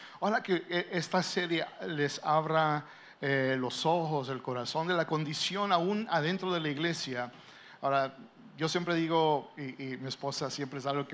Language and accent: Spanish; United States; born there; yo nací en los Estados Unidos, entonces bien pocho mi español.